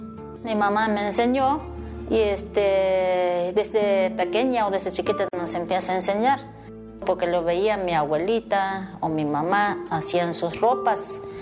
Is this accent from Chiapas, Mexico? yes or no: yes; San Andrés Larráinzar, Chiapas, Mexico; soy de San Andrés Larrenzar, aquí en Chiapas.